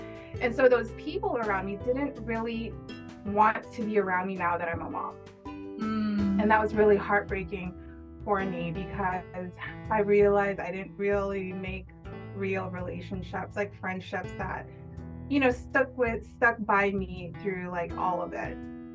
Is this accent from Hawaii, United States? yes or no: yes; Hawaii, United States; born there; now in Las Vegas, United States; I am from Las Vegas. I've been here for about 20 something years now and originally born in Hawaii.